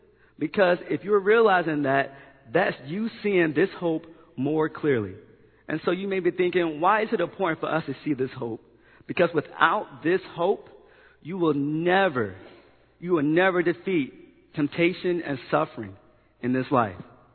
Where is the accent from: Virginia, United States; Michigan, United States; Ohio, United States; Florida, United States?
Virginia, United States; I'm from Virginia, and every time I go home, I go to my father's house